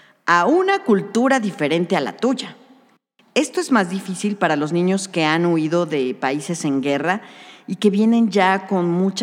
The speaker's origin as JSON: {"language": "Spanish", "country": "Mexico", "said": "muchos migrantes de otros países atraviesan México, porque somos los vecinos de Estados Unidos"}